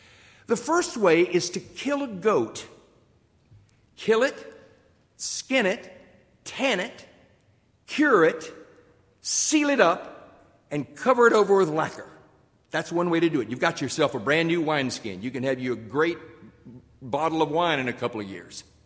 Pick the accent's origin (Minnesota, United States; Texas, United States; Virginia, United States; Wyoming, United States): Virginia, United States; I'm from Virginia.